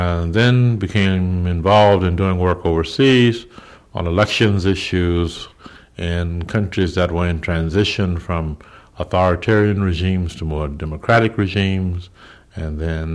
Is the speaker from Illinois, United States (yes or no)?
no; Baton Rouge, Louisiana, United States; I'm from Louisiana. I was born in Baton Rouge and raised in Baton Rouge.